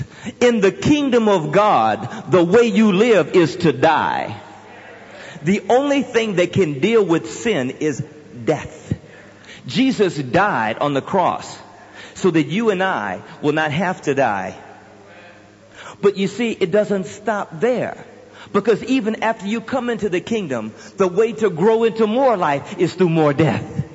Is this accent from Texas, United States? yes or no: yes; Houston, Texas, United States; I'm from Texas, all right? My folk are from southern Louisiana. But I grew up in Houston on the Texas Gulf Coast, and one of the things I like to do was fish.